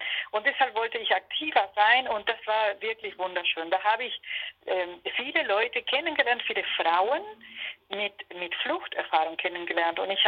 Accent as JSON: {"language": "German", "country": "Argentina", "second_language": "German", "moved": "as an adult", "lives_now": "Freiburg, Germany", "said": "Ich komme aus Argentinien und ich bin Argentinierin, aber ich bin auch seit fast 20 Jahren Freiburgerin. In Argentinien habe ich Jura studiert"}